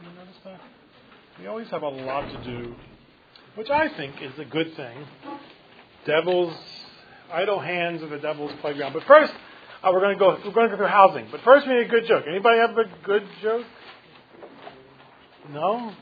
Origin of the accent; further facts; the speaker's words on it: Pennsylvania, United States; I'm from Pennsylvania. Pennsylvania is what it actually is. A good place to be from.